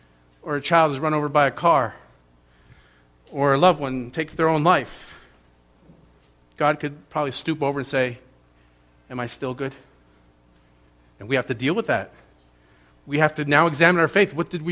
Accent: New Jersey, United States; I'm from New Jersey, so that's my problem.

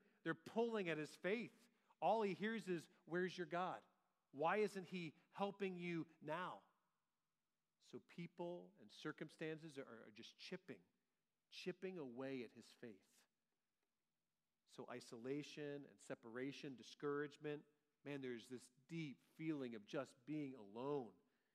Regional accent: Georgia, United States; many of you know that I grew up in Georgia, and therefore I'm now attached to Georgia sports teams.

